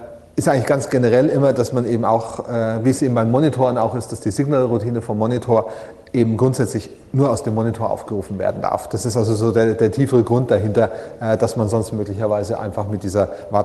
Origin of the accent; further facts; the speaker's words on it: Bavaria, Germany; also gerade als Franke, ne?